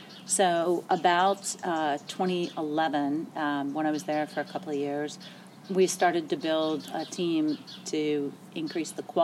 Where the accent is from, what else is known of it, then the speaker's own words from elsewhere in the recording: Virginia, United States; Well, I grew up in Virginia, so I'm licensed to practice law in both Virginia and Arizona.